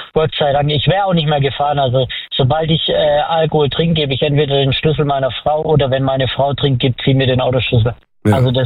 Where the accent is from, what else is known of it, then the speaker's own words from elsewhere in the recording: Calw, Baden-Württemberg, Germany; Aus Calw.